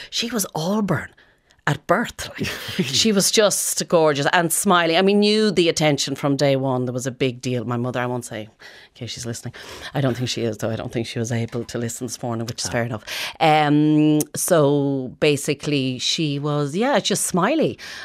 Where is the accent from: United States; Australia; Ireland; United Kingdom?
Ireland; Leinster; also born or lived in Canada; I was born in Canada with my brother, but my mum and dad always planned. They were from the area originally anyway, but they always planned to come home and to rear the kids in the Gaeltacht.